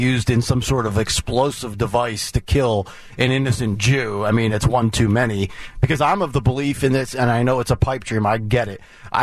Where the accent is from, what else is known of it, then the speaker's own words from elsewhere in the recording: Ireland; I'm Irish and I'm still offended by that.